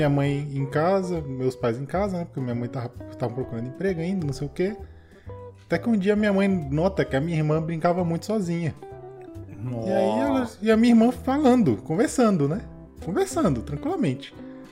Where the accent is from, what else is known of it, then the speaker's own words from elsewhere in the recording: Maceió, Alagoas, Brazil; born there; now in Brasília, Brazil; Eu não sou de Brasília, né? Eu nasci em Maceió. Quando a gente mudou pra Brasília, foi anos 2000, 2001, mais ou menos.